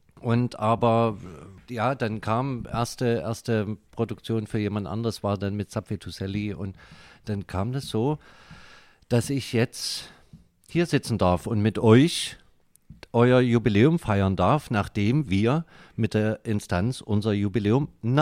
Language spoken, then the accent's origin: German; Dresden, Saxony, Germany; ich bin aus Dresden.